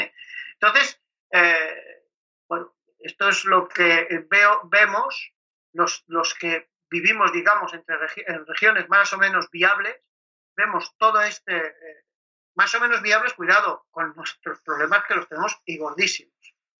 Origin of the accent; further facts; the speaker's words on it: Spain; Yo sigo siendo español, soy español, de alma española, y me gusta ser español y de cultura española.